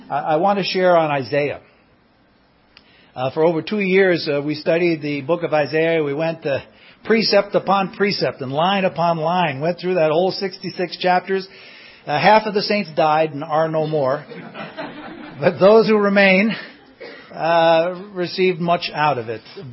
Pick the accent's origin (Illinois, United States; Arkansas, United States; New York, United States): New York, United States; New York City; and I come from New York City.